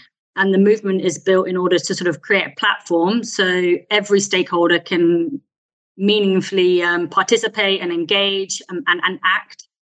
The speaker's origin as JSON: {"language": "English", "region": "England", "country": "United Kingdom", "moved": "as an adult", "lives_now": "Berlin, Germany", "said": "You can tell I'm English, maybe from the accent, but our head office is here. So I moved with the job."}